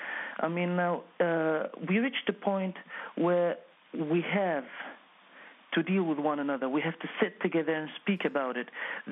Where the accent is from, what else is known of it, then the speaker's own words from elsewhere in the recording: Benghazi, Benghazi District, Libya; now in Tripoli, Libya; I'm from Benghazi, and my family is from Benghazi, and I live in Tripoli. But probably if I go back to Libya, I will go back to Tripoli.